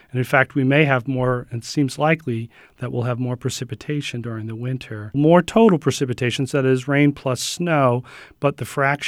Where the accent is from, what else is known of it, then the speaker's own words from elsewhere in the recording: Northeast, United States; I've been living in Pennsylvania for the last 20 years. I grew up in the Northeast.